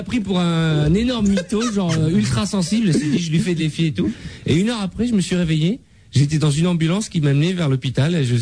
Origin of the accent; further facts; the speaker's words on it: Massy, Île-de-France, France; also born or lived in Morocco; Je suis né au Maroc, mais j'ai grandi à Massy-Palaiso et Anthony, c'est la même chose.